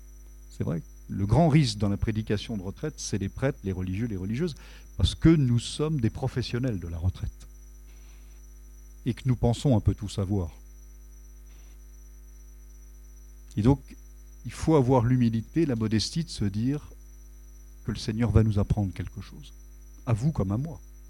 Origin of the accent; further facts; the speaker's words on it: Grand Est, France; also born or lived in southern France; Je suis né dans le sud de la France, mais j'ai grandi en Alsace, dans le diocèse de Strasbourg, qui est mon diocèse d'incardination.